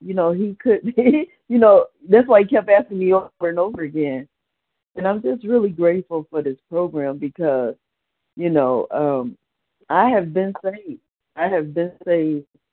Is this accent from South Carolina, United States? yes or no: no; Cleveland, Ohio, United States; I'm from Cleveland, Ohio.